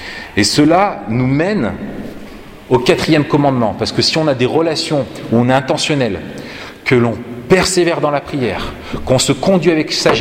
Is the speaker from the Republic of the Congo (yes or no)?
no; Grenoble, Auvergne-Rhône-Alpes, France; Donc elle était de Paris, j'étais de Grenoble, et donc nous sommes rencontrés.